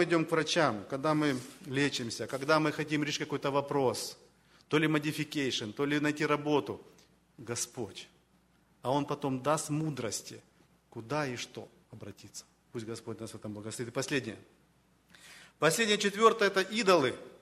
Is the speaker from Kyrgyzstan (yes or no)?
no; Donetsk, Donetsk Oblast, Ukraine; я с Украины, они мне, так сказать, в то время близкое